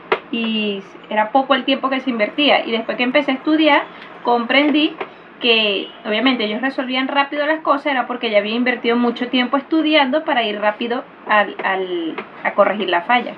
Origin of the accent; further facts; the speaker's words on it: Venezuela; moved away; como nosotros vinimos de Venezuela